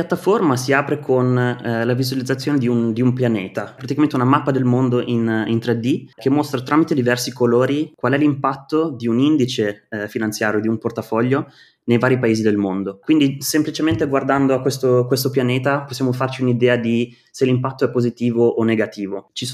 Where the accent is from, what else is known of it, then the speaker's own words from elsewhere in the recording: Milan, Lombardy, Italy; now in Netherlands; io sono di Milano, ho fatto l'università al Politecnico di Milano in Communication Design